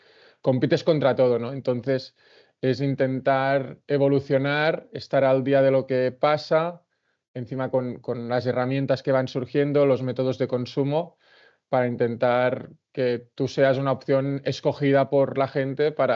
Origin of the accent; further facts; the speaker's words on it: Manresa, Catalonia, Spain; Yo soy de Manresa